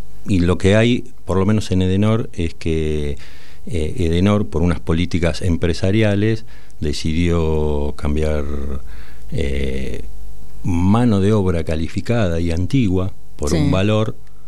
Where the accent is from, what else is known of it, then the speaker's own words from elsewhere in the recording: San Justo, Buenos Aires Province, Argentina; Vengo de San Justo